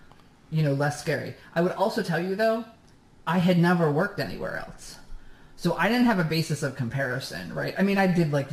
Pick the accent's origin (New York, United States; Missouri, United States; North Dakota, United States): New York, United States; Syracuse; I grew up in Syracuse, New York. My parents were teachers.